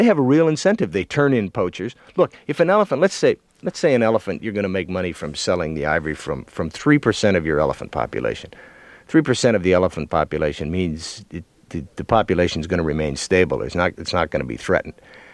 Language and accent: English; Minnesota, United States; I grew up in Minnesota, but my father never considered it was a rite of passage to hunt.